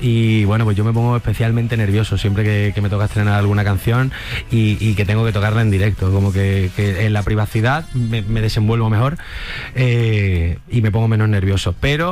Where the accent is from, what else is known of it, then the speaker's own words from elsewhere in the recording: Andalusia, Spain; no hay nada más andaluz y más de mi tierra, ¿no?, que un azulejo.